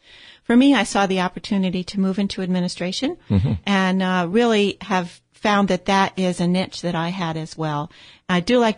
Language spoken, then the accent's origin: English; Schenectady, New York, United States; And so I grew up near Schenectady, New York, and my dad worked at GE, and my mom was a school teacher.